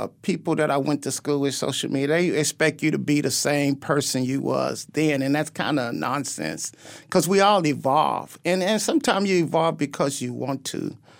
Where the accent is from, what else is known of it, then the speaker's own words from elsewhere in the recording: Texas, United States; I'm from Texas.